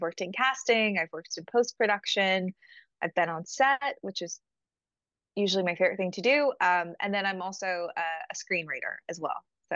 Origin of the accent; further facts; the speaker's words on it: United States; because obviously the voice gives it away, I'm not English. We still study the reign of King Henry VIII in the Tudor period in America